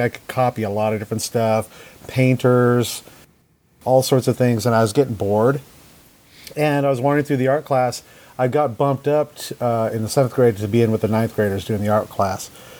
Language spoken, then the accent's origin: English; Boise, Idaho, United States; now in East Coast, United States; I'm out here on the East Coast right now. Originally, I'm from the West Coast, little place called Boise, Idaho.